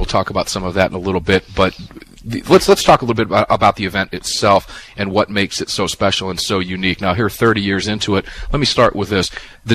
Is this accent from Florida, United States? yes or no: yes; Tampa, Florida, United States; you'll be able to make that trek down to Tampa, my hometown.